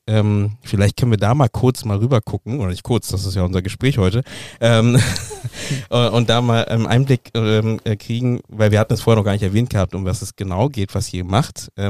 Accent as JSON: {"language": "German", "country": "Germany", "tie": "born or raised there", "said": "also ich bin im Osten groß geworden auch, also ich bin an der Grenze groß geworden zum Osten"}